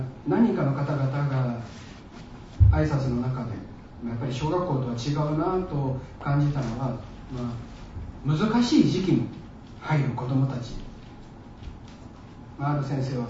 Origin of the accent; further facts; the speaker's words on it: Kansai, Japan; 私も関西の人間ですから、